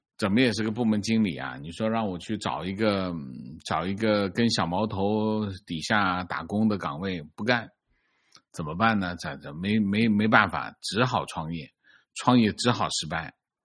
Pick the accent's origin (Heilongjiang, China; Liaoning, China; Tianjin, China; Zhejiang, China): Zhejiang, China; 我是浙江人，